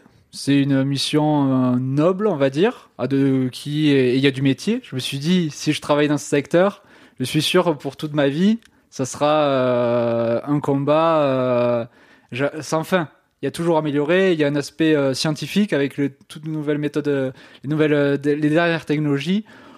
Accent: Occitanie, France; Oui, je viens d'Ariège, j'ai 21 ans, je vais avoir 22 bientôt

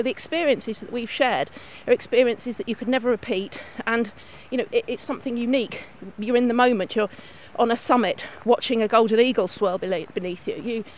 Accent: London, United Kingdom; also born or lived in Devon; Now, I'm from London, and the most active our parents were taking us for a stroll around Richmond Park or onto the South Downs to look at plants. So that was my introduction to the outdoors. I lived in Devon for many, many years

